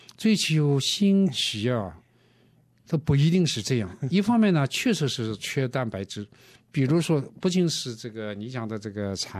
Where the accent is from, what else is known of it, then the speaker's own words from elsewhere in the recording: Nanjing, Jiangsu, China; 不知道我们南京人能吃那么多鸭子